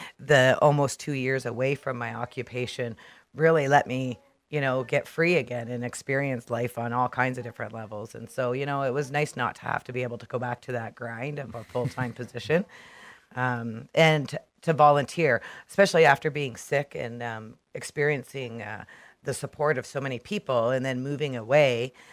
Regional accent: Niagara, Ontario, Canada; now in West Nipissing, Canada; I grew up in Niagara, on the Niagara Escarpment, little farming communities.

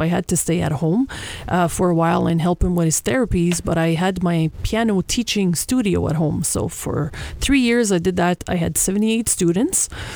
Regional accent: Sturgeon Falls, Ontario, Canada; I'm originally from Sturgeon Falls.

